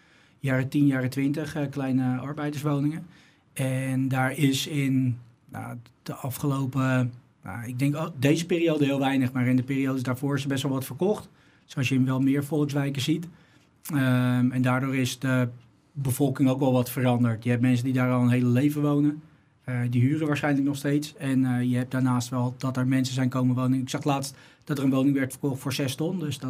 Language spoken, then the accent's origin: Dutch; Haarlem, North Holland, Netherlands; Geboren getogen Haarlemmer, ja. Ja, geboren in Haarlem-Oost, Slachthuisbuurt. En sinds mijn 14e met, ik denk, 1 of 2 kort onderbrekingen tijdens mijn studie woon ik in Schalkwijk.